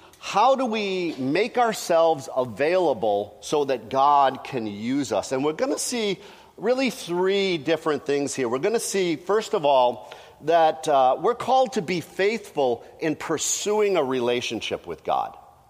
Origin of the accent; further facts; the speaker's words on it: New England, United States; I grew up in New England, and so my family, they were all Red Sox fans.